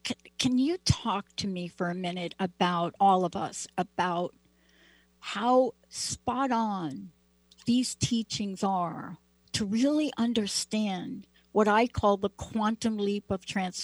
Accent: Bronx, New York, United States; I wish I had more ways to talk about things, but you know, I'm a kid from the Bronx, so there you go.

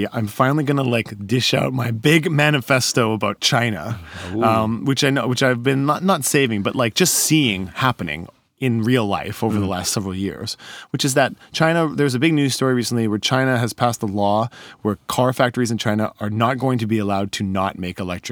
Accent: Canada; I'm a Canadian.

